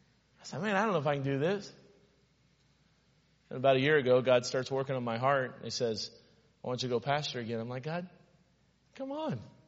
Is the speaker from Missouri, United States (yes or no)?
yes; Missouri, United States; I was from Southern Missouri, so I had more respect.